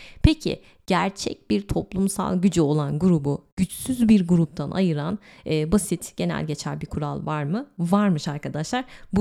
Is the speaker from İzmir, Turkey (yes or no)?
yes; Izmir, İzmir, Turkey; born there; sadece aynı şehirde doğmuşuz, İzmir'de doğmuşuz, yani tek ortak noktamız bu. Çamaşır suyuna klorak diyoruz. İnsanları sinir ediyoruz. Simide gevrek diyoruz